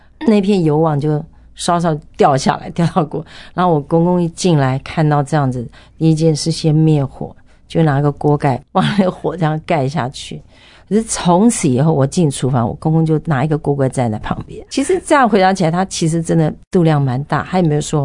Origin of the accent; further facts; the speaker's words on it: Taiwan; 我们台湾人有个习俗，就是你如果要结婚是要在百日之内。